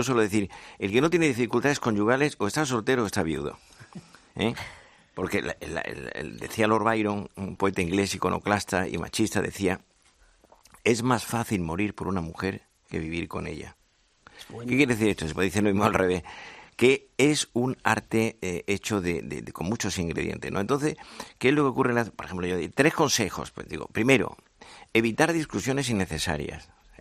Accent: Andalusia, Spain; now in Madrid, Spain; yo soy andaluz, pero llevo media vida en Madrid.

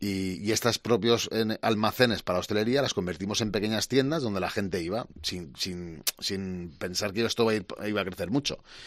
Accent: Madrid, Community of Madrid, Spain; moved away as an adult; now in Santander, Spain; yo llegué a Santander a Cantabria por amor, porque mi mujer es de aquí y yo, bueno, soy de Madrid, pero ya soy, como dicen mis amigos, eres un santanderino que por casualidad nació en Madrid, porque estoy ahora que es muy, muy feliz aquí en Santander desde hace ya 12 años.

